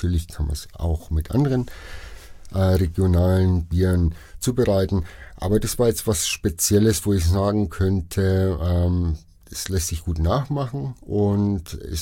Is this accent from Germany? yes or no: yes; Bavaria, Germany; zumindest als Franke.